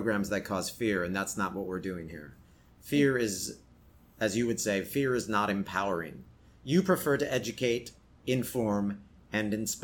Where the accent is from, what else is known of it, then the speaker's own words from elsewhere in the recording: California, United States; now in New York, United States; When I got here 12 years ago, I'm from California, so there was very little rain. And once I started living with you here in New York, I had to walk in the rain or jog in the rain.